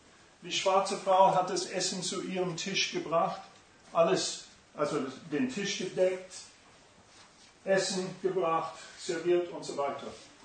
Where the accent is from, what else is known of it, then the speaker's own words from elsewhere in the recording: Arkansas, United States; German is a second language; Ich komme aus Arkansas.